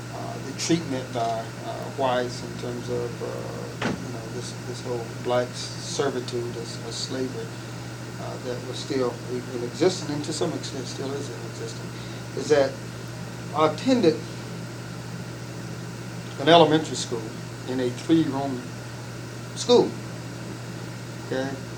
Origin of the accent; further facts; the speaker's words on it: North Carolina, United States; Keep in mind that in the early 40s, okay, and also 50s until I left the community to go on into school, is that the North Carolina at t